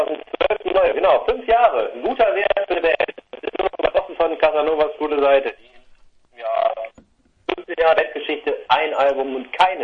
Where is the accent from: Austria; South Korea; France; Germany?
Germany; Wuppertal, North Rhine-Westphalia; Ja, ich komme aus Wuppertal in der Nähe.